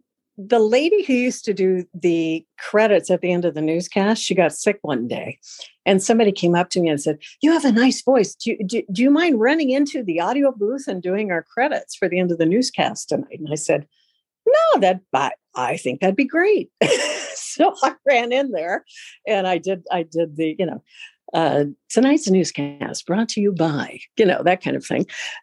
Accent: Tulsa, Oklahoma, United States; I was working at a television station in my hometown of Tulsa.

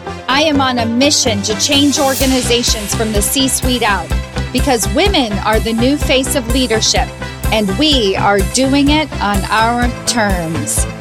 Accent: New York City, New York, United States; moved away as an adult; now in Palo Alto, United States; I came out to California from New York City. I moved to Palo Alto. I was like, oh my gosh, this place is so slow.

